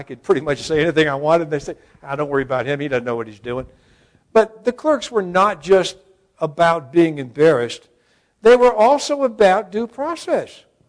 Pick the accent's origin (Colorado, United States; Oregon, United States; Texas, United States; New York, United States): Texas, United States; Pasadena; I'm from Pasadena, Texas. And I will tell you that there are days when I speak more Spanish than I do English.